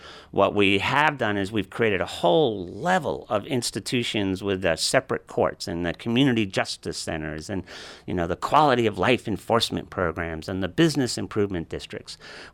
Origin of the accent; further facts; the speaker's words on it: New York City, New York, United States; I grew up in New York City, and it's a very different city today.